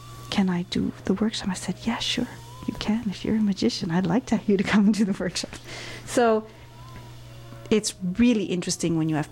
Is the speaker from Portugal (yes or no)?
yes; Lisbon, Portugal; link up in a more permanent way with my hometown, Lisbon, in Portugal.